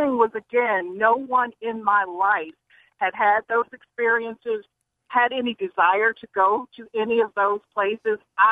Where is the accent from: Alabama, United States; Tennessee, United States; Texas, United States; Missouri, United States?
Alabama, United States; Montgomery; also born or lived in Japan / Sweden / Great Britain; Now, mind you, I was raised in Montgomery, Alabama, lower middle class to poor. Nobody in my family had ever traveled or had any desire to travel.